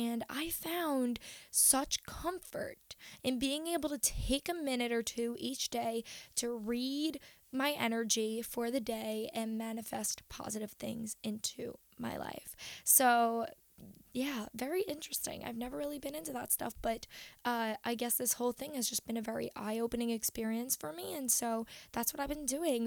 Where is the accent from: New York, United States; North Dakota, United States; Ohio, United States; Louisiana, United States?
New York, United States; Long Island; So I decided I was going to go back to my hometown in Long Island and go to my parents' house and stay there through the pandemic.